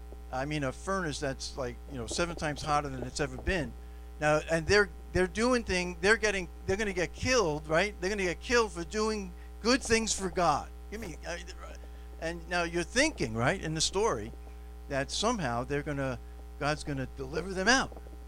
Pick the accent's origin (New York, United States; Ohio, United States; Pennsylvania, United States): New York, United States; maybe I was brought up in the New York metropolitan area. We're a little bit cynical by upbringing.